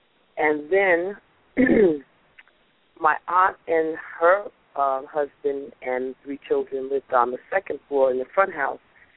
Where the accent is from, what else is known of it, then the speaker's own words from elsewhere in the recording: Paterson, New Jersey, United States; I was born and raised in a small little town called Paterson, New Jersey, and it was also known as Silk City. And it's about 20 miles outside of New York, west of New York.